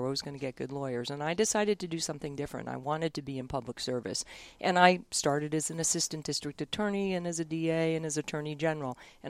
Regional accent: Massachusetts, United States; Well, I grew up in Berkshire County, where our hospital closed, just reopened.

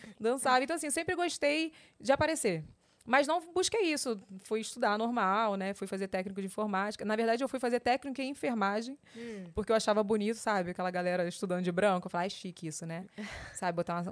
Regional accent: Rio de Janeiro, Brazil; É tudo no Rio, porque eu sou carioca raiz, assim.

